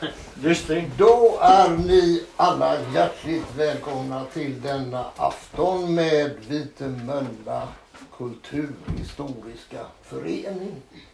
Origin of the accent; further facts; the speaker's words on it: Gothenburg, Västra Götaland County, Sweden; jag är ju inte skåning på något sätt från början, även om jag har bott här nu i 20-30 år.